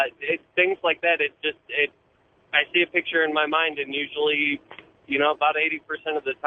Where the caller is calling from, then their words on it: Nebraska, United States; I'm calling from Nebraska.